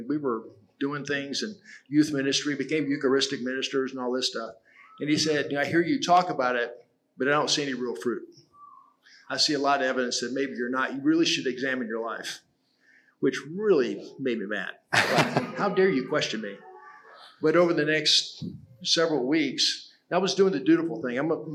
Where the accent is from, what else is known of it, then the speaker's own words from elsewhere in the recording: Selma, Alabama, United States; born there; Well, I was born in Selma, Alabama.